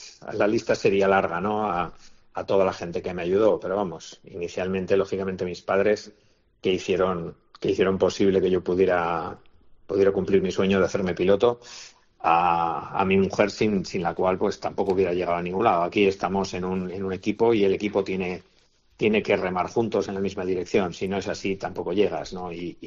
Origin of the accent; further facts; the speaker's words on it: Sangüesa, Navarre, Spain; es mi patria chica, porque habíamos vivido, yo de niño he vivido de una manera muy intensa las fiestas y para un sangüesino